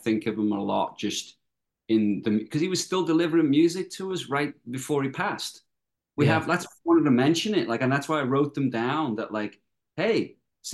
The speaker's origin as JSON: {"language": "English", "region": "England", "country": "United Kingdom", "said": "I'm from North England. Like I would go over to North Wales every weekend with my family."}